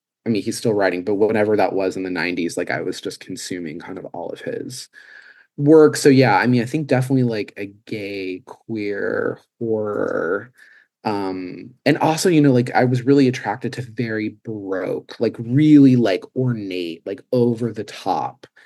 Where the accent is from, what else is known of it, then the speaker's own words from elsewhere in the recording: West Virginia, United States; I had no idea what that is when I was younger growing up in West Virginia, because I was so isolated. It was, such a rural place